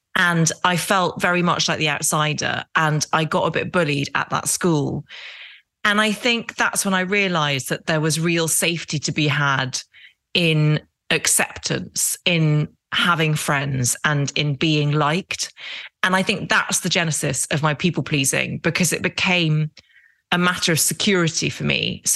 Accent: Derry, Northern Ireland, United Kingdom; accent: English; also born or lived in Epsom, United Kingdom; And then my dad got a job as a surgeon in Derry in Northern Ireland. And we moved over there in 1982 when I was four.

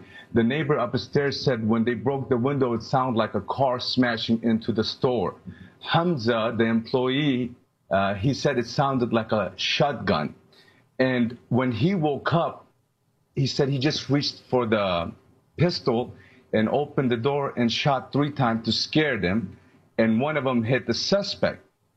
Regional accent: Arlington, United States; born there; I was born in Arlington. I pay taxes. The gun is registered.

